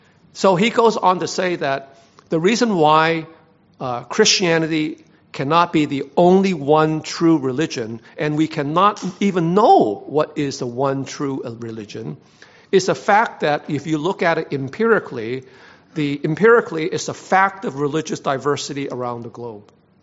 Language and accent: English; Hong Kong; now in United States; my parents are from China, I'm from Hong Kong, I migrated to U.S., I became a Christian in the U.S.